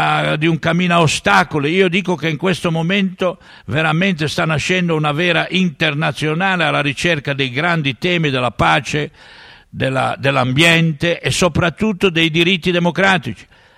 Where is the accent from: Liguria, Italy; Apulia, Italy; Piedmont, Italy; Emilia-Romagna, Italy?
Liguria, Italy; Genoa; Io come genovese continuo a gridare